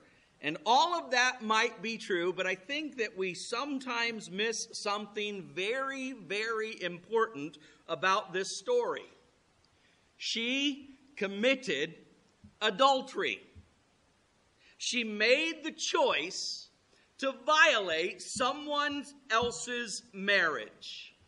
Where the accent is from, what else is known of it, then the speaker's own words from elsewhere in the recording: Florida, United States; I grew up in Florida, and fishing is just a part of your life if you grew up in Florida.